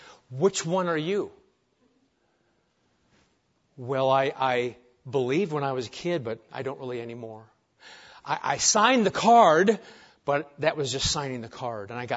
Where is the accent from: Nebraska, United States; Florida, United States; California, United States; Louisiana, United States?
Nebraska, United States; And I'm from Nebraska, so there.